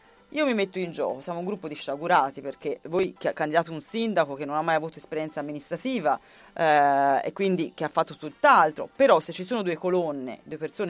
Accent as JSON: {"language": "Italian", "town": "Siena", "region": "Tuscany", "country": "Italy", "said": "sono di Siena, perché gli ultimi 10 anni ho vissuto a Siena, o perché sono una donna, o perché sono giovane"}